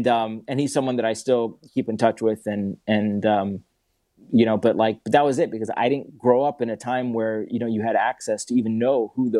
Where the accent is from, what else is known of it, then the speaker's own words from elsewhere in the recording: Philadelphia, Pennsylvania, United States; Yeah. So I grew up in Philadelphia.